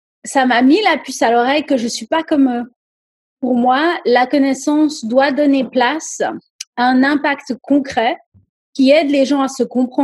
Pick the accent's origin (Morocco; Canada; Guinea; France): Morocco; now in United States; En tant que Marocaine aux États-Unis.